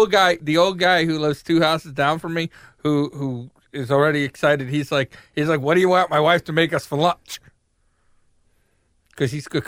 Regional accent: United States; You know, I'm an American.

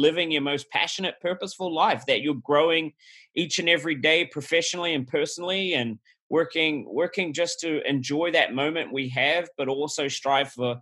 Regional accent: New Zealand; moved away as an adult; now in United States; I'm originally from New Zealand, Kiwi. And I packed my bags one day, went backpacking

